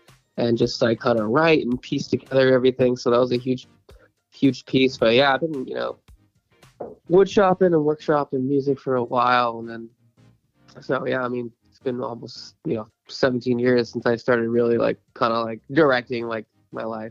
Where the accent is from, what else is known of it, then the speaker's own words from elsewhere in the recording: San Diego, California, United States; Oh yeah, I'm from San Diego.